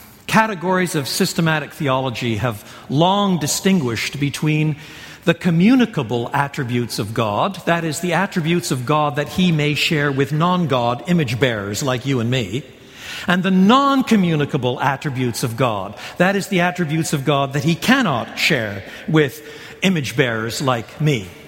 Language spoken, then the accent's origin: English; Quebec, Canada; first language fr; English is a second language; I was brought up in French. In French Canada, the French Canadians would speak of la nation du Québec